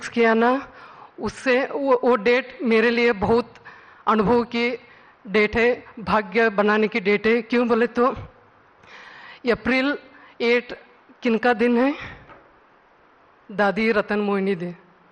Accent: Karnataka, India; मैं कर्नाटक से आई हूँ।

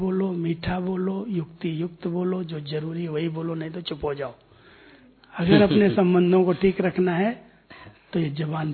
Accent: Uttar Pradesh, India; हमारे गांव में कैसे करीब 2 घंटे के रास्ते पर कानपुर है, गांव है एकदम छोटा।

